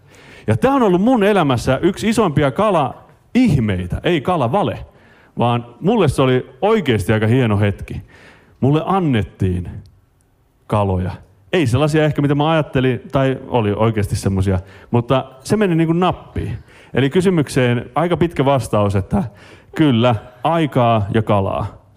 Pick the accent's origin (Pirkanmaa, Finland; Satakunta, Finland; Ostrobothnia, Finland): Ostrobothnia, Finland; mä oon Pohjanmaalta kotoisin, täälläkin on Pohjanmaalta tyyppejä. Ja mun vanhemmat asuu edelleen Kuortaneella.